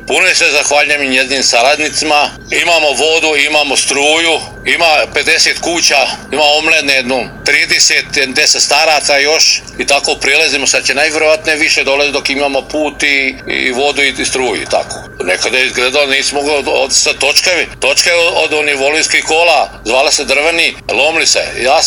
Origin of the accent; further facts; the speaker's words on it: Kustora, Republika Srpska, Bosnia & Herzegovina; je rodom u selu Kustora, živim u Mrkonjić gradu, bio sam u inostranstvu, došao sam u penziju.